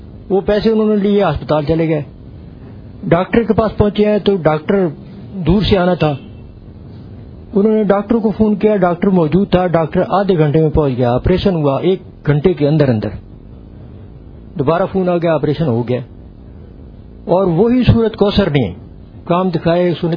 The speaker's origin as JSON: {"language": "Urdu", "town": "Sargodha", "region": "Punjab", "country": "Pakistan", "said": "میں سرگودے کا رہنے والا ہوں."}